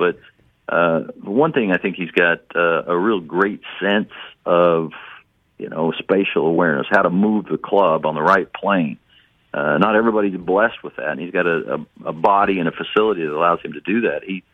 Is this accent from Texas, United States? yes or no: yes; Irving, Texas, United States; Going back, you know, look, I grew up in Irving, Texas, so it was, you know, a great era for the Cowboys when I grew up.